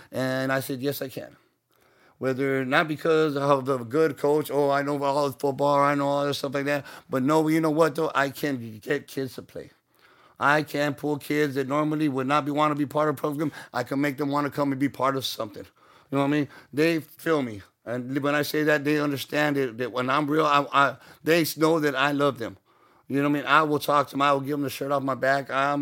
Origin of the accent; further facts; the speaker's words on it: Falfurrias, Texas, United States; Like I bleed green, I'm from Fal, and that's what I want to do, is I want to make Fal a better place.